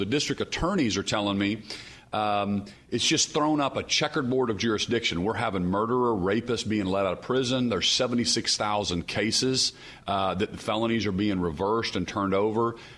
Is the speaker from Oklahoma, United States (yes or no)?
yes; Oklahoma, United States; I'm an Indian here. I'm a member of the Cherokee Nation.